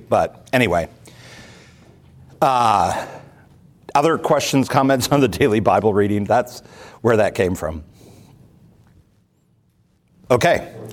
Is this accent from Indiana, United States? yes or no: no; Peoria, Illinois, United States; Yeah, we said growing up in Peoria, we always said Joliet.